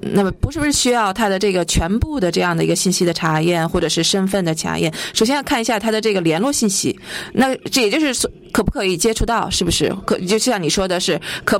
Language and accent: Chinese; Australia; 我是来自澳大利亚的。